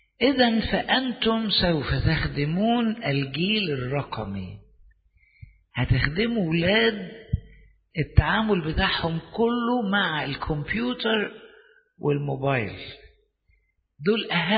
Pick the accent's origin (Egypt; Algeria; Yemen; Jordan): Egypt; أنا أرثوذكسي، أنا قبطي مصري، ها؟ أنا خادم في الكنيسة.